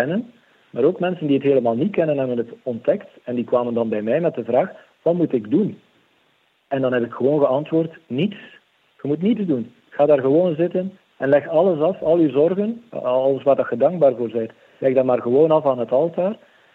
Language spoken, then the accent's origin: Dutch; Sint-Maria-Oudenhove, East Flanders, Belgium; Ik kom uit Sint Maria Oudenhoven. Dat is een heel klein dorp, maar waar Maria heel aanwezig is.